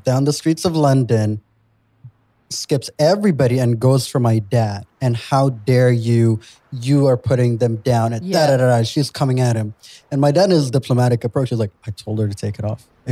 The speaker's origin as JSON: {"language": "English", "country": "Australia", "tie": "born or raised there", "said": "as an Arab that grew up in Australia and you identify as Australian"}